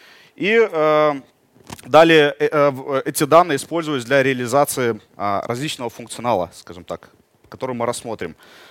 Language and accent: Russian; Minsk, Belarus; Я MVP из Минска.